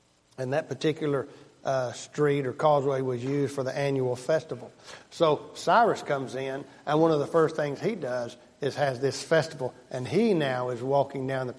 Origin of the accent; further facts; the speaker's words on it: Tennessee, United States; You know, I'm from West Tennessee, kind of rolling hills